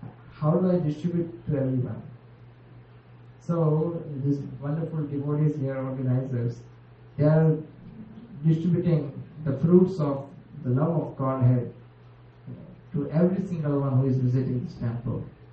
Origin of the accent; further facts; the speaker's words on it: Gujarat, India; Well, I'm also coming from Gujarat.